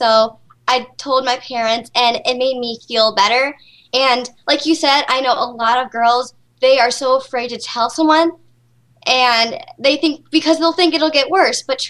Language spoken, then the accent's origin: English; Hilliard, Ohio, United States; I am from Hillier, Ohio.